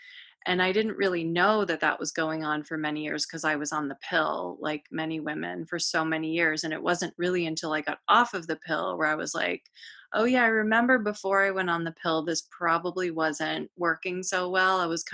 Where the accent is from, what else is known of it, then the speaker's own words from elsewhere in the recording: Rhode Island, United States; Me too. I grew up in Rhode Island.